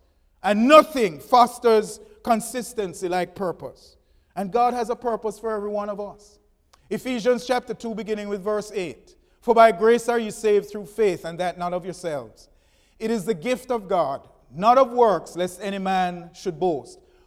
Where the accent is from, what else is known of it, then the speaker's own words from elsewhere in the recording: Jamaica; I remember I'm from Jamaica.